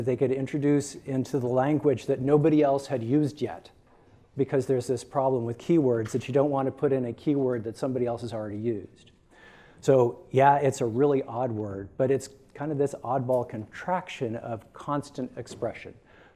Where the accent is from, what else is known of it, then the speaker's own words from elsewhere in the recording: Portland, Oregon, United States; I'm from Portland, Oregon. I like things that are biodegradable.